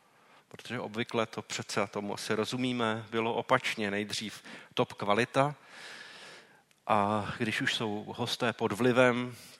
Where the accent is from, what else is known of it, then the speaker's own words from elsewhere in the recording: Prague, Czechia; born there; Já jsem se narodil v Praze, jenom kdybyste měli pocit, že jsem nekorektní vůči Pražákům.